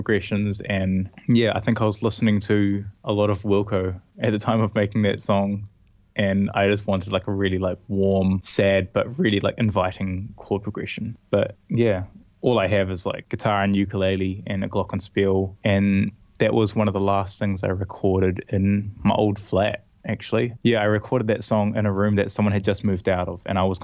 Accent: Christchurch, Canterbury, New Zealand; I'm from Christchurch.

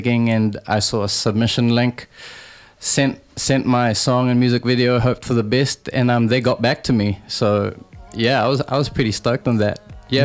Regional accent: Philippines; now in New Zealand; especially, you know, as like a Filipino artist, I guess it's not too mainstream to see us, especially in New Zealand

